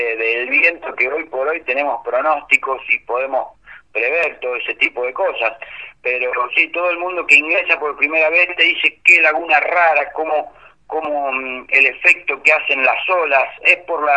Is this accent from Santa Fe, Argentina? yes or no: yes; Villa Cañás, Santa Fe, Argentina; con chicos de acá, de mi pueblo, de Villa Cañás